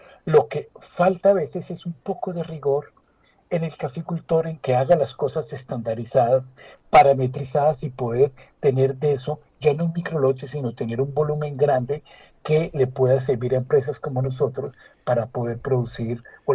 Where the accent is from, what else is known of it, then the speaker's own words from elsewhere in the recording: Colombia; como todo colombiano quería comerme el mundo.